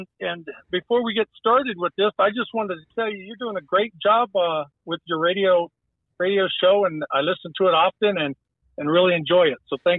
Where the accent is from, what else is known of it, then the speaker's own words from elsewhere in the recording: Limon, Colorado, United States; now in Aurora, United States; first of all, I'm a Colorado native, one of those rare entities. I have lived in Aurora since 1975 when I moved from the Eastern Plains, Lyman, Colorado, and have lived in my district, District 41, for about the past 26 years.